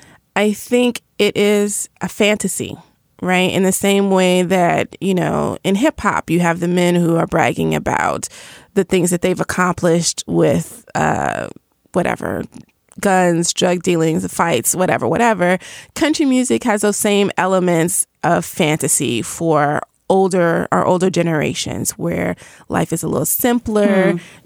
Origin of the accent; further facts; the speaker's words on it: Nashville, Tennessee, United States; So I am from Nashville, which is, you know, home of country music, Music City, USA.